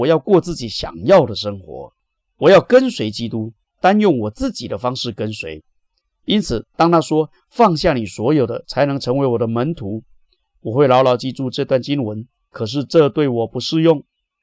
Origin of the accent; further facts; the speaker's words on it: United States; 我们美国人开口闭口都是自由